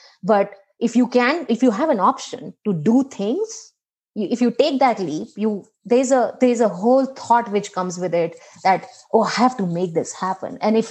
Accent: India; as an Indian brown woman who knows how it is to be pregnant and how family plays a big role

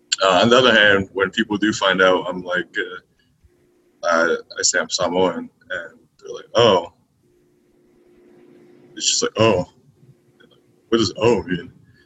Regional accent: Parkland, Washington, United States; I was raised in Parkland, Washington. So basically Tacoma, I've been in Tacoma for, you know, whole life.

